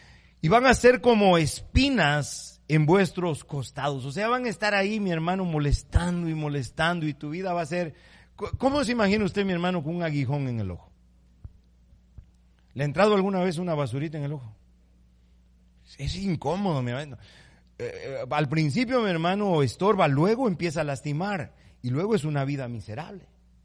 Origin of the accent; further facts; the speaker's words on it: Ecuador; En abril del año 2016, en Ecuador, de donde vengo